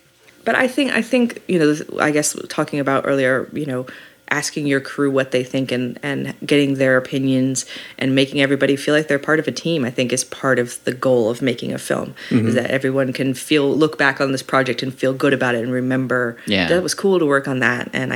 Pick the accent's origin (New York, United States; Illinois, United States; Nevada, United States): Nevada, United States; Las Vegas; moved away as an adult; now in Los Angeles, United States; Okay, so I'm from Las Vegas. I was born and raised in Las Vegas.